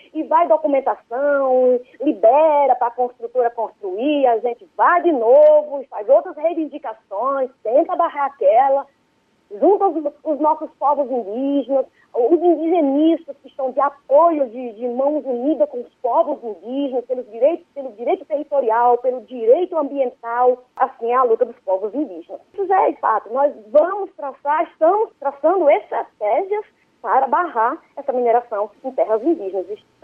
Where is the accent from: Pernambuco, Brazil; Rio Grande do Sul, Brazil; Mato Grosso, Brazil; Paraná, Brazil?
Pernambuco, Brazil; na minha terra Pancará, em Pernambuco